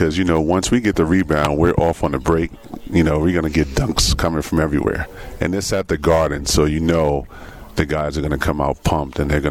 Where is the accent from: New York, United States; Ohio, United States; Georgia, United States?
New York, United States; Bronx; You know, I'm from the Bronx, New York. I was raised in New York.